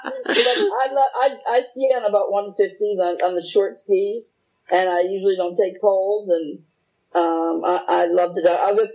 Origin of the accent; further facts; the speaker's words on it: Buffalo, New York, United States; I love to ski. Remember, I grew up in Buffalo, New York.